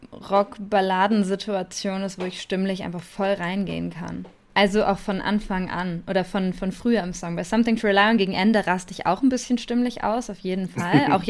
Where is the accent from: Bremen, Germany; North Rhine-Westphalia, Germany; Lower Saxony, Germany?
North Rhine-Westphalia, Germany; Bielefeld; ich wohne in Bielefeld und wir kommen fast alle aus Bielefeld.